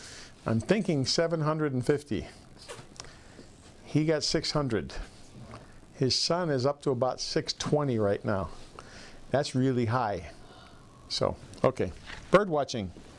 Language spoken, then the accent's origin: English; Pittsburgh, Pennsylvania, United States; But we were city dwellers. I grew up in Pittsburgh. I didn't even know where milk came from until my wife had a baby.